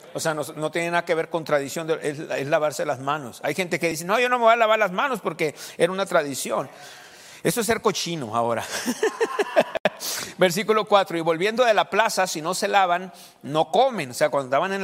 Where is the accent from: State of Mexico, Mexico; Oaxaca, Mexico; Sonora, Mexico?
Sonora, Mexico; Yo soy mexicano de nacimiento y sonorense.